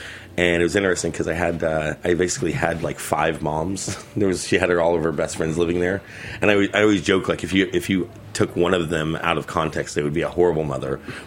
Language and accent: English; Florida, United States; also born or lived in Kansas; Well, you know, the thing is that I lived there until I was about six. And then I grew up for, you know, my most of my childhood in South Florida.